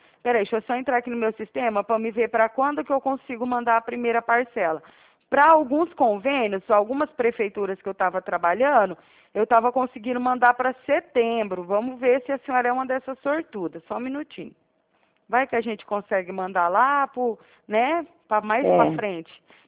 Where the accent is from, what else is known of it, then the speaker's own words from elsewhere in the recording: Uberaba, Minas Gerais, Brazil; now in Araraquara, Brazil; Ah, ó, o meu DDD é 34, eu sou de Uberaba, mas eu moro